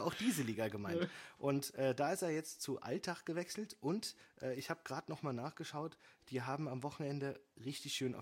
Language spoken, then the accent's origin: German; Frankfurt, Hesse, Germany; Dafür sind wir Frankfurter bekannt.